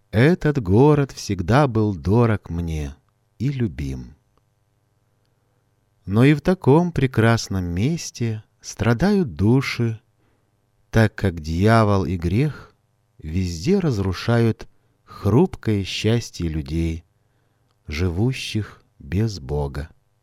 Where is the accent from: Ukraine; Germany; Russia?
Ukraine; Kyiv; Родом я из Киева, самого красивого города на земле.